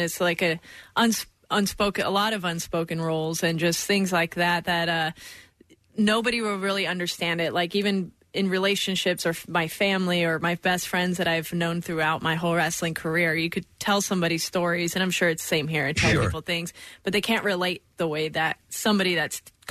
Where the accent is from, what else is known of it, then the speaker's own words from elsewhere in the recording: San Jose, California, United States; also born or lived in Tampa / Orlando; California and San Jose.